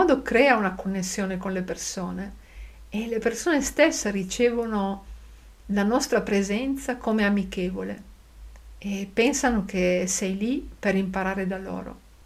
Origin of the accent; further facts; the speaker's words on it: Cologne, North Rhine-Westphalia, Germany; Io provengo da Colonia, in Germania, una città con milioni di abitanti, e ovviamente non ci sono mucche e trattori nel mio quartiere.